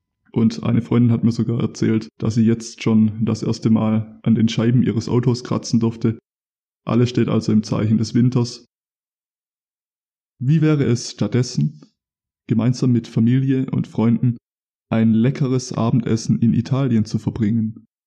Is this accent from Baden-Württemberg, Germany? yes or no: yes; Stuttgart, Baden-Württemberg, Germany; wie man hier bei uns in Stuttgart im Schwabenland sagt